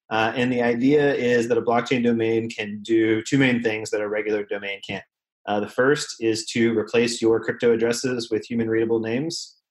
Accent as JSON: {"language": "English", "town": "Atlanta", "region": "Georgia", "country": "United States", "said": "I am from Atlanta. I'm an entrepreneur"}